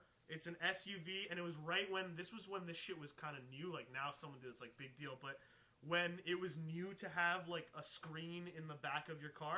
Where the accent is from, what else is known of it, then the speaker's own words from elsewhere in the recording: Iran; now in Canada; Yeah, I'm from Iran. It's crazy. But yeah, Canada, bro, like, I thank my lucky stars all the time.